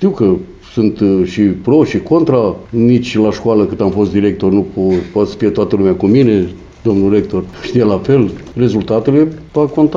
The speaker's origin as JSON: {"language": "Romanian", "town": "Timișoara", "region": "Timiș County", "country": "Romania", "tie": "born or raised there", "said": "Am venit cu inima deschisă, sunt timișorean"}